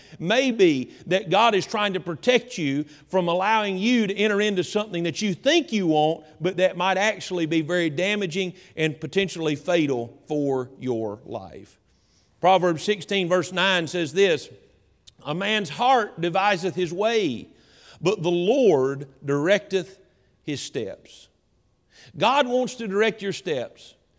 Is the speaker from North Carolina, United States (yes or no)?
yes; Hickory, North Carolina, United States; I'm from Hickory, so we just call it a switch.